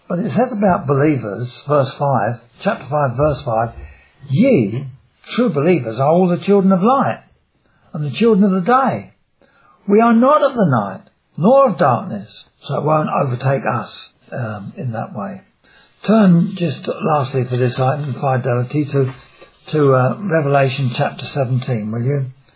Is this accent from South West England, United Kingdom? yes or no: no; London, United Kingdom; born there; accent: Cockney; Now I come from Essex, and when Mary was on the throne, she burned a lot of people in Essex. I'm a Cockney. You perhaps tell that by my voice. I was born in London, within the sound of Bow Bells.